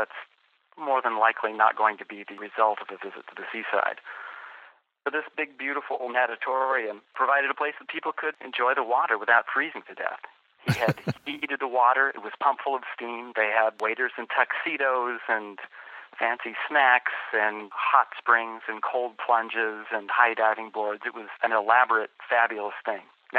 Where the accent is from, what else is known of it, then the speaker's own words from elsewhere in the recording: California, United States; My hometown up in the Gold Country, exactly.